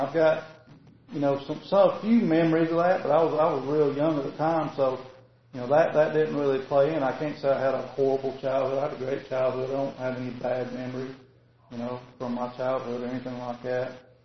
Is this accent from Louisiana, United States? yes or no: yes; Louisiana, United States; born there; I was born in Louisiana, lived in a small town, small neighborhood, and just didn't fit in with anybody.